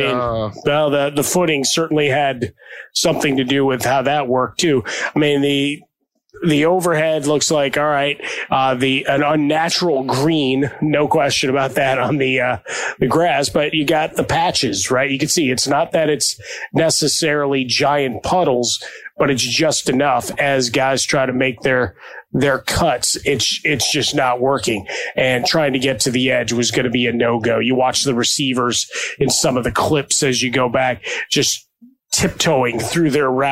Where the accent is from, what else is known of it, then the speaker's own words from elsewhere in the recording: Chicago, Illinois, United States; It's like, you know, growing up in Chicago, I said, you know, rain, sleet, snow, fog, that's all part of Chicago Bears lore.